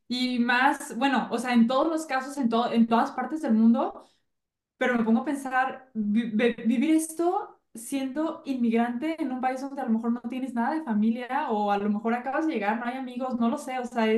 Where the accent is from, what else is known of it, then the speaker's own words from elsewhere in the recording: Guadalajara, Jalisco, Mexico; now in Vancouver, Canada; soy mexicana, entonces por eso México, Canadá, Estados Unidos, donde sea.